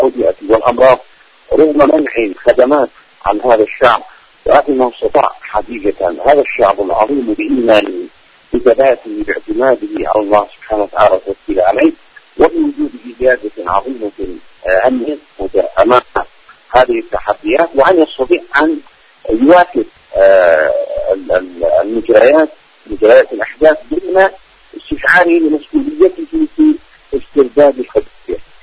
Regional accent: Yemen; استمرار الارتزاق والعمل العدواني على بلدنا اليمن

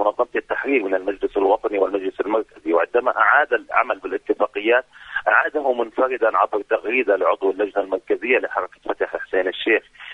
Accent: Palestine; نحن كفلسطينيين قد نرفض كلاميا ولفظيا ولكن لن تتأثر العلاقات السياسية والدبلوماسية بيننا وبينهم

